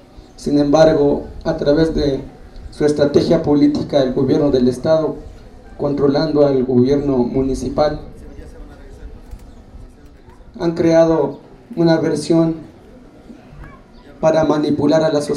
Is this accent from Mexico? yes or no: yes; Mexico; ciudadanos mexicanos.